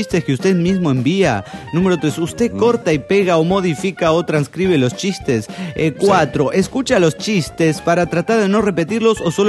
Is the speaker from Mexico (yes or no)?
yes; Mexico City, Mexico; del DF mexicano.